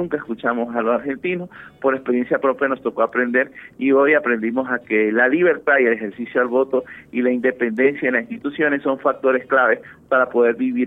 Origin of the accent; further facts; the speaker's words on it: Venezuela; eso es un paso grande para nosotros como sociedad venezolana